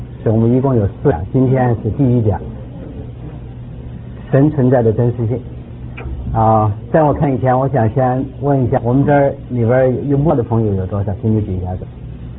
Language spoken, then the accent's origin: Chinese; China; 反正我是从小大陆长大，所以受了很多无神论的教育。